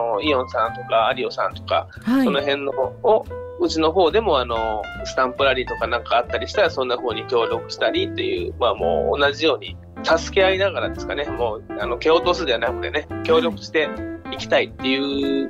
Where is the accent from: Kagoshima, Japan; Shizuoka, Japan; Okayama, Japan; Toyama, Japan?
Okayama, Japan; 私ちょっと申し訳ないですけど岡山市になりますね。